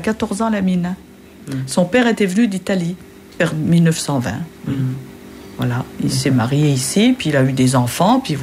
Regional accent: Valleroy, Grand Est, France; born there; moi je suis né à Valleroy, oui. Mais pas, c'était d'un milieu agricole, nous. C'était pas ouvrier comme maintenant.

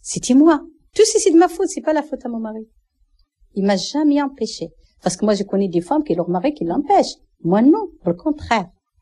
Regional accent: Marrakesh, Marrakesh-Safi, Morocco; French is a second language; moved away as an adult; Je suis marocaine, de Marrakech. J'ai 52 ans. Je suis venue à 70.

